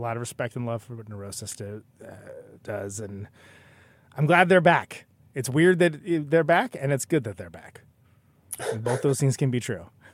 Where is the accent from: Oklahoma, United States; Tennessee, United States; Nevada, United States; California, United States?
California, United States; Oakland; Can I tell you, as someone from Oakland, California, I got into them way too late